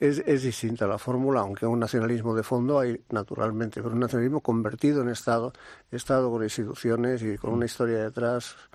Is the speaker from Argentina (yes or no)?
no; Spain; Somos así, los españoles nos gusta mucho sufrir